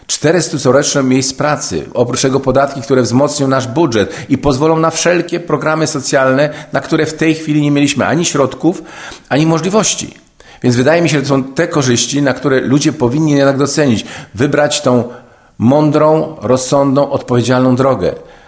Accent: Hel, Pomeranian Voivodeship, Poland; jestem Kaszubą z krwi kości, również rodowitym helaninem.

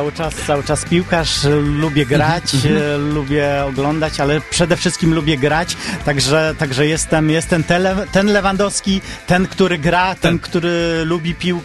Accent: Gdynia, Pomeranian Voivodeship, Poland; no ja jestem z Gdyni, on jest z Gdańska

